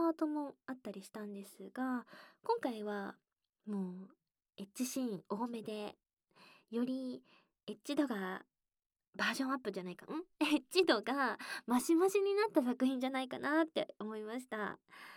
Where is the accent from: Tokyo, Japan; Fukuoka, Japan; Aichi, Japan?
Fukuoka, Japan; accent: Hakata dialect; 私はその、福岡出身で博多弁はよう、ね、地元では聞くから